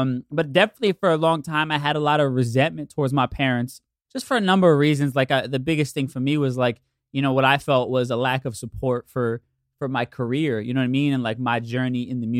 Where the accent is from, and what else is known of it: United States; born there